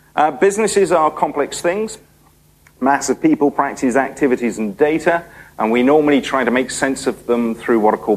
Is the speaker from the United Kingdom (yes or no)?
yes; United Kingdom; Being a Brit, I like to talk in terms of cups of tea